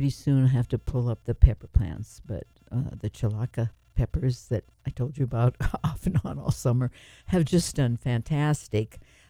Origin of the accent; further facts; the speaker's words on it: Midwest, United States; Growing up in the Midwest, we always said Carmel.